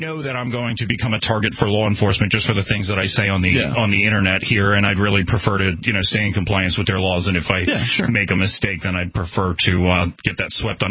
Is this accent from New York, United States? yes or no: yes; New York, United States; I'm from New York, dude. I mean, I can open carry a gun here.